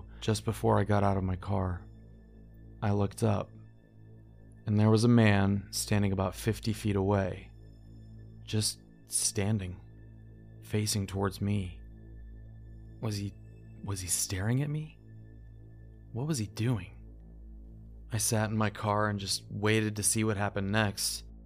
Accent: the North, United States; I grew up in the North, and I hadn't been exposed to firearms.

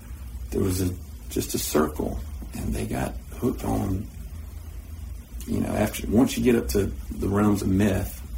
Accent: United States; I grew up in Erwin County since the second grade.

